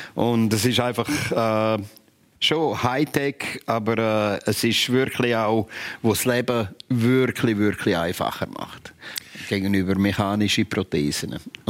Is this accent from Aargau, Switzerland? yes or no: no; Graubünden, Switzerland; ich bin natürlich im Unterengadin aufgewachsen. Und bei uns ist einfach Skifahren ziemlich populär gewesen.